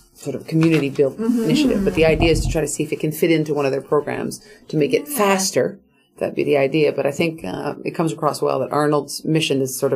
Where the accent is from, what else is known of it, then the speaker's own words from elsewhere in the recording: Canada; as a Canadian myself, I feel that it's important